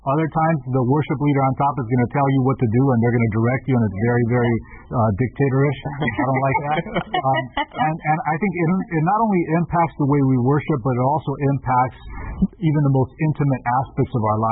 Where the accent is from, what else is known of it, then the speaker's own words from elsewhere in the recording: United States; born there; now Jonathan is living the American dream more than I am. And I was born in America.